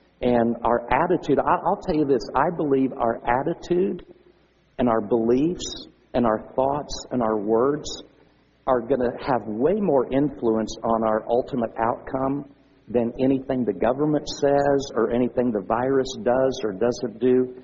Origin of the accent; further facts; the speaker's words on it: United States; I mean, I'm an American. I bleed red, white, and blue. I love our country, you know, all that.